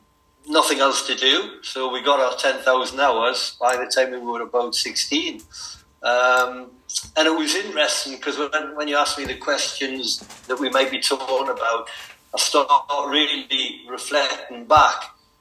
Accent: Newcastle upon Tyne, North East England, United Kingdom; Just being fanatical about football from the age of 9 and growing up in Newcastle upon Tyne, whether you like it or not, you become a Newcastle supporter.

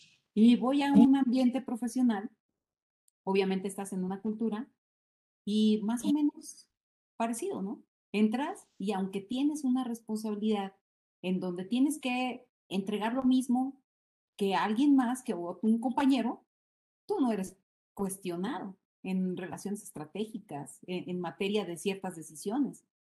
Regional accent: Mexico; obviamente pertenezco a una cultura, siendo mexicana

